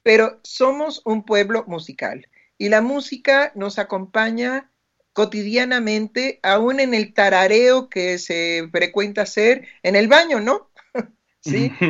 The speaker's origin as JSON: {"language": "Spanish", "country": "Mexico", "said": "fuera de la identidad de lo que somos los mexicanos"}